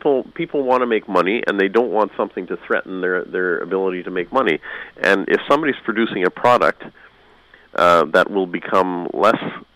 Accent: Canada; as a Canadian, I do not want to adopt the values of the U.S. government in Canada, and so I fear that just as a Canadian national.

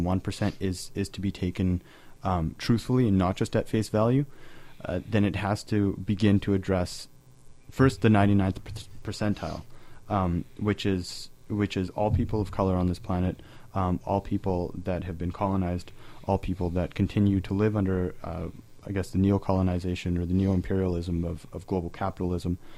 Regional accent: El Salvador; I'm from Central America.

